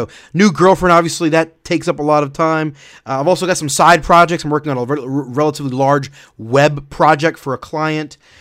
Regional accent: Florida, United States; I'm from Florida, so I was living in Florida and involved in local ministry at a local church in Florida

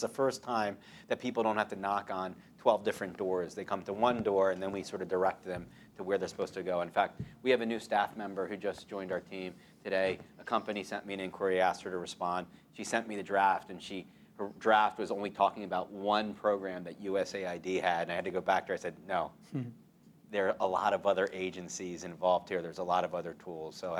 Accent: Washington, District of Columbia, United States; I'm from Washington, D.C. This is the best way the U.S. government has ever worked in my entire life. Never lived in any city than Washington. I'm a true Washingtonian.

